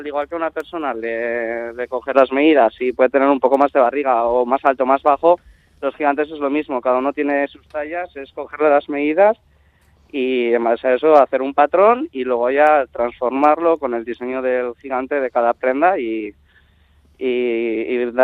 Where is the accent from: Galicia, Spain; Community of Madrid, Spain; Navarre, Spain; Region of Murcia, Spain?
Navarre, Spain; Pamplona; Yo soy de Pamplona, del casco viejo de siempre, y pues todas las mañanas desde chiqui iba con mis aitas a ver los gigantes